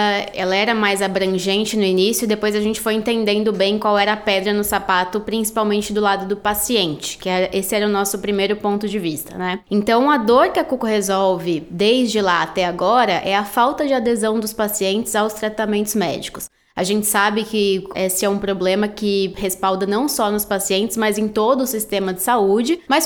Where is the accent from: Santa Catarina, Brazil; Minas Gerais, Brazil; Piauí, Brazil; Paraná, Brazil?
Santa Catarina, Brazil; Florianópolis; Eu sou de Florianópolis